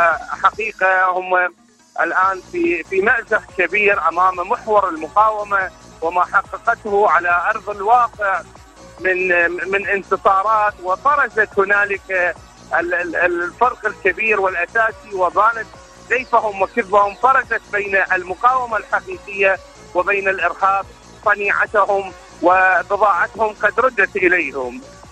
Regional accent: Iraq; من العراق

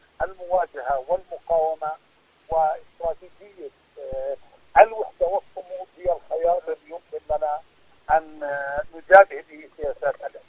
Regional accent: Palestine; يعني نحن أولا كفلسطينيين نكون مسرورين حين يكتب العالم وحين يتصدى العالم لممارسات الاحتلال

